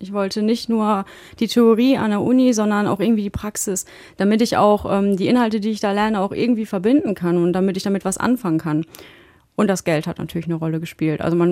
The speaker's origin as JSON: {"language": "German", "town": "Gelsenkirchen", "region": "North Rhine-Westphalia", "country": "Germany", "said": "Ich komme aus Gelsenkirchen."}